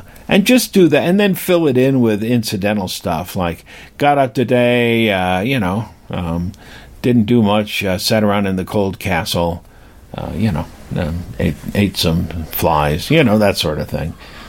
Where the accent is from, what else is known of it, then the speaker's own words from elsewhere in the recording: England, United Kingdom; born there; I'm not a foreigner. I wasn't born here. I was born in England.